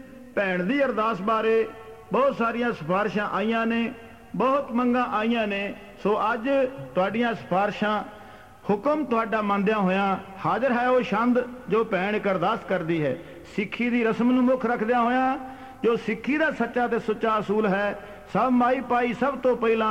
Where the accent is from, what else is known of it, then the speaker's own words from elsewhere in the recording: Tugalwala, Punjab, India; ਸਾਡਾ ਪਿੰਡ ਤੁਗਲਵਾਲਾ ਬਟਾਲੇ ਤੋਂ 12-13 ਮੀਲ ਪੈਂਦਾ ਹੈ।